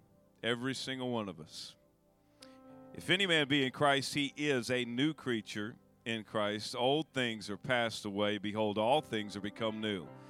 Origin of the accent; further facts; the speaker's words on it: Texas, United States; now in Arizona, United States; I'm from Texas, as you can probably tell. And my wife makes fun of me for my accent.